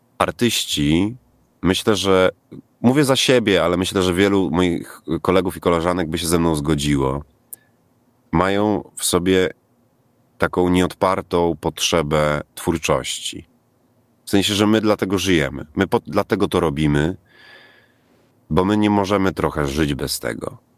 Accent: Lublin Voivodeship, Poland; pochodzę z rodziny, gdzie od dzieciaka uczono mnie pracy, gdzie wychowywałem się na wsi pod Kazimierzem Dolnym i jak miałem już z 8-10 lat, to już umiałem kopać ziemniaki.

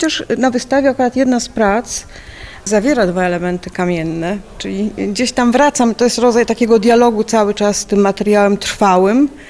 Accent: Lublin, Lublin Voivodeship, Poland; now in Gdańsk, Poland; Policzyliśmy ostatnio, że mieszkamy w Gdańsku już dwa razy dłużej niż w Lublinie, ale gdzieś tam cały czas serce nasze jest tutaj. To są nasze rodziny, nasze groby, nasze miejsca.

